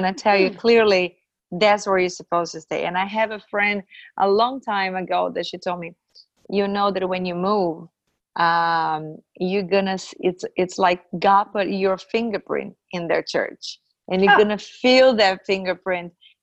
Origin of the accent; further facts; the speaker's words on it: Brazil; English is a second language; moved away as an adult; now in St. John's, Canada; I'm actually originally from Brazil. But I've been living here in Canada for next month will be 7 years. Okay. And I live in Newfoundland. I live just outside St. John's, where is the capital.